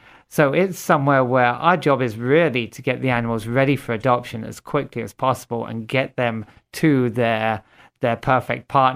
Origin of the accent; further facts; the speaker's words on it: Watford, East of England, United Kingdom; moved away as an adult; now in United States; I'm originally from Watford, Hertfordshire, England. I've been in the United States now for 23, almost 24 years. Came over to Fargo, North Dakota to go to what was Morehead State University back in 2000